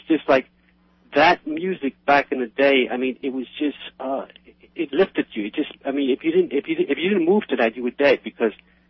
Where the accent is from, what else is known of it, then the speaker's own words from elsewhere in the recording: New York, United States; I'm from New York. I'm still in New York.